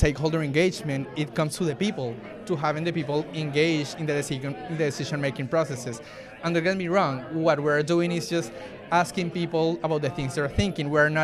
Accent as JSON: {"language": "English", "country": "Colombia", "said": "So I'm from Colombia, so some of my experiences and my inspirations to work on this project comes from my home country"}